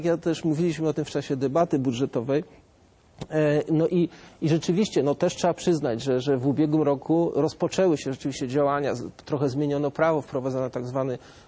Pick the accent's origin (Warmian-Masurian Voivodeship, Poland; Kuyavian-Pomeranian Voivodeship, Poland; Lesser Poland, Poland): Warmian-Masurian Voivodeship, Poland; Olsztyn; Olsztyn mam ciągle w głowie, to moje rodzinne miasto